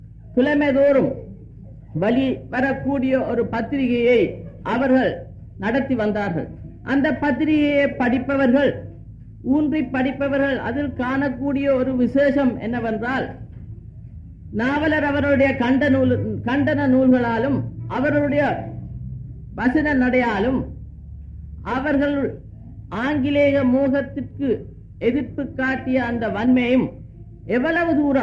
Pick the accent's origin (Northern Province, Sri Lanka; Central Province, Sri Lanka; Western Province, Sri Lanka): Northern Province, Sri Lanka; Jaffna; நான் வண்ணார் பண்ணையைச் சேர்ந்தவன், நான் இப்பொழுதும் யாழ்ப்பாணத்தைச் சேர்ந்தவன்